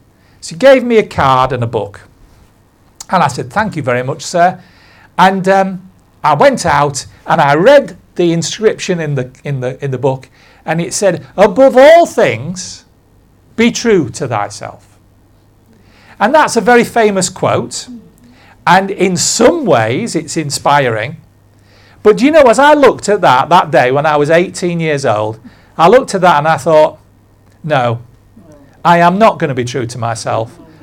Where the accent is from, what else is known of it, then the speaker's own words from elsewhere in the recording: United Kingdom; And whereas I love being British, I love my country, I love my city